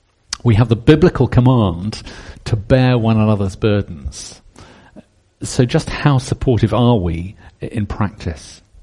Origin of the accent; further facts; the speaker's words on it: South East England, United Kingdom; The church that I grew up in down in Surrey is called the Church of the Good Shepherd.